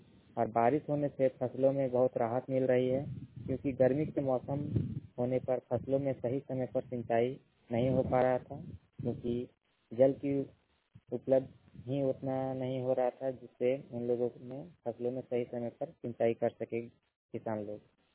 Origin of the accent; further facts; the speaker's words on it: Hazaribagh, Jharkhand, India; मैं हजारीबाग के 14% से हूँ।